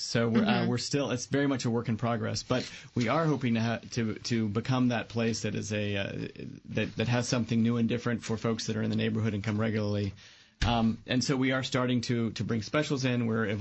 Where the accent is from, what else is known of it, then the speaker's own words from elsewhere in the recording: Macon, Georgia, United States; And I grew up in Macon, Georgia, and so we wanted to do something that would lay in on top of the French.